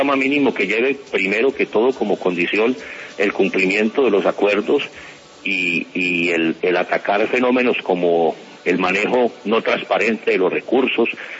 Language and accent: Spanish; Colombia; Si somos colombianos que queremos a Colombia y queremos nuestra patria